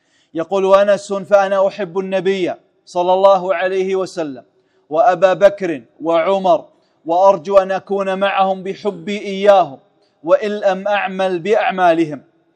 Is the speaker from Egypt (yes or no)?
no; Kuwait; اللهم اجعل بلادنا الكويت وجميع بلدان